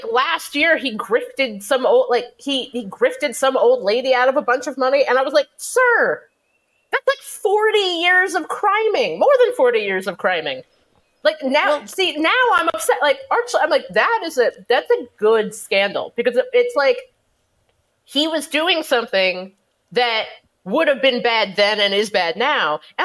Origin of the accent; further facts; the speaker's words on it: Cincinnati, Ohio, United States; I'm from Cincinnati, and it seems to me that, like, the further away Cincinnatians are from him being, like, a person that you would have anything